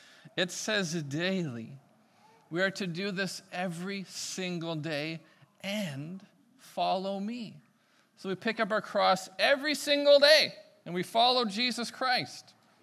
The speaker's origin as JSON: {"language": "English", "town": "Prince Rupert", "region": "British Columbia", "country": "Canada", "tie": "born or raised there", "said": "My story was, as a young person, growing up in Prince Rupert, working at BC Packers."}